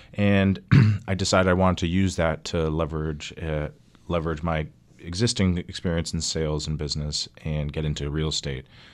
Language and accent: English; Connecticut, United States; now in Buffalo, United States; I grew up in Connecticut, very close to New York City